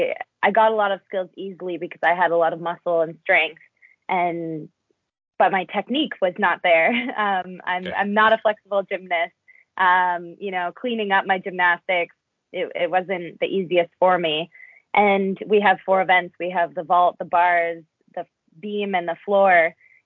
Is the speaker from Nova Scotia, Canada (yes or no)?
yes; Nova Scotia, Canada; growing up in Nova Scotia, we have such a great sense of community and support.